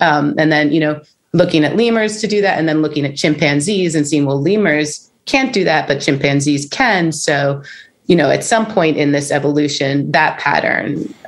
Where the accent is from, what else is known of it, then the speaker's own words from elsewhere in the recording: Northeast, United States; I grew up in the Northeast.